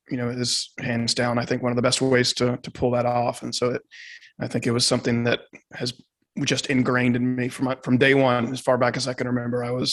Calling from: Tucker, Georgia, United States; I'm in Tucker, Georgia, which is a suburb just outside of Atlanta, Georgia.

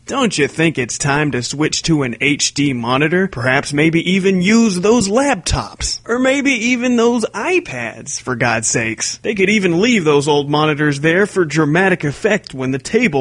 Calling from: Waco, Texas, United States; Hey, Solomonster. … from Waco, Texas.

